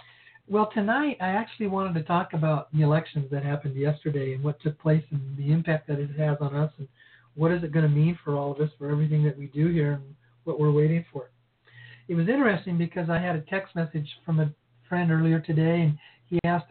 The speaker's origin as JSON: {"language": "English", "region": "Arizona", "country": "United States", "said": "here in my home state in Arizona and in Florida."}